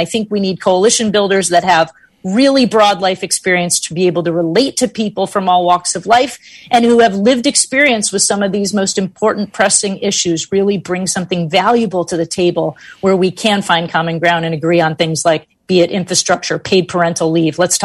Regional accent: New England, United States; also born or lived in Texas; I grew up in New England.

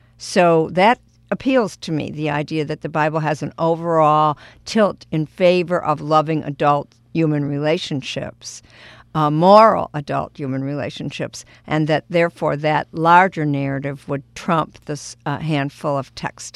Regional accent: United States; I actually embrace this movement because I'm an American

